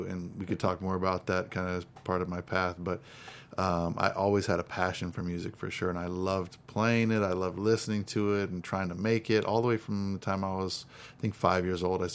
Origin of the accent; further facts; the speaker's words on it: Los Angeles, California, United States; also born or lived in Boston; I was born in Boston. You know, my parents were both in college, actually going to music school, New England Conservatory of Music. And then my dad went to Berkeley as well. And I was born there and then moved to Los Angeles